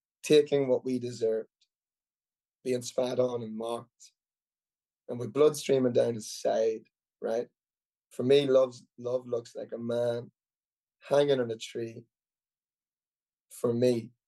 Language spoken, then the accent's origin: English; Ireland; You have to remember, I'm an Irishman, I'm rowdy